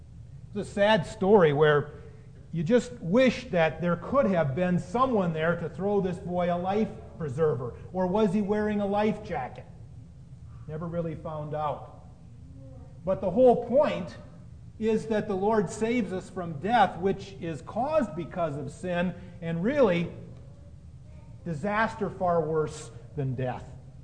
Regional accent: Oregon, United States; Growing up on the Oregon coast gave me lots of stories to share with the children

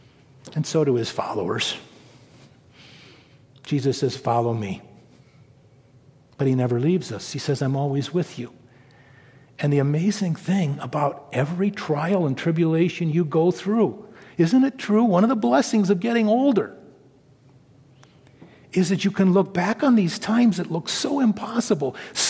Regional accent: Oregon, United States; So the controlled burns in my home state, especially in the valley, Willamette Valley

